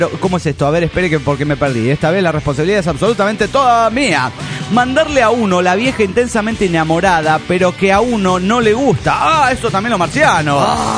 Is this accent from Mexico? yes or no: no; Tucumán, Argentina; de Tucumán.